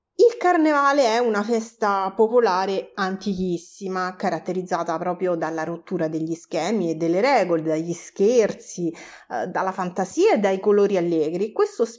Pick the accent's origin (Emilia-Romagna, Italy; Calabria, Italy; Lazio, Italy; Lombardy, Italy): Lazio, Italy; Parto sempre dalla mia città d'origine, dalla tradizione della regione del Lazio